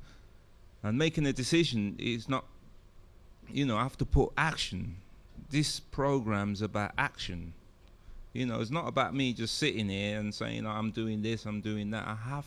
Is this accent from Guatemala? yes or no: no; London, United Kingdom; I'm in treatment. I'm from London. I haven't got any money, blah, blah, blah.